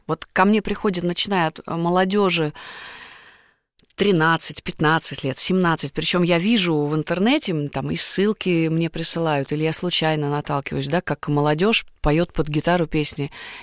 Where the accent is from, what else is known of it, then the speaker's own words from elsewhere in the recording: Saint Petersburg, Russia; В общем, в родной город. Я же из Питера.